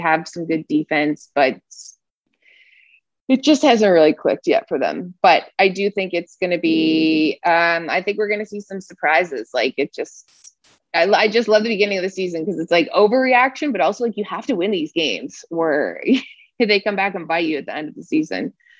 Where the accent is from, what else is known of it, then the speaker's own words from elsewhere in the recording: Toronto, Ontario, Canada; I'm from Toronto, so I can say that.